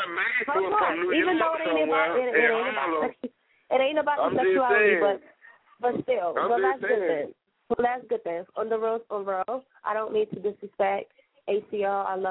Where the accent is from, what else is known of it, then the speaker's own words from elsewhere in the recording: New York, United States; because I'm used to that because I'm from New York.